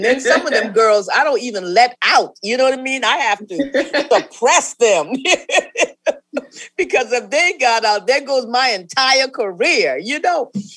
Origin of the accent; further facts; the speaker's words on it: Lincolnville, South Carolina, United States; also born or lived in New York; You know, I'm from Lincolnville, South Carolina, but for those 30 years, I was truly a New Yorker.